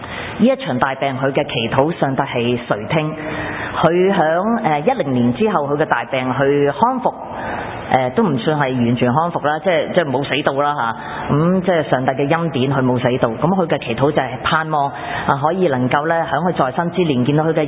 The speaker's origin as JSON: {"language": "Cantonese", "country": "China", "said": "點解我係一個中國人，"}